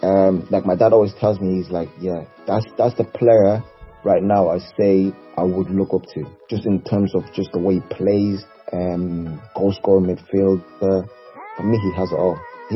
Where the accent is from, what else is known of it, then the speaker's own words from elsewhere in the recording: South Africa; Being a South African, it just like kind of raised like the spirits